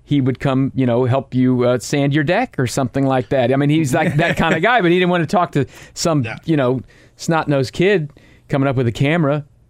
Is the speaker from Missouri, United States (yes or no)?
yes; Kansas City, Missouri, United States; for us growing up in Kansas City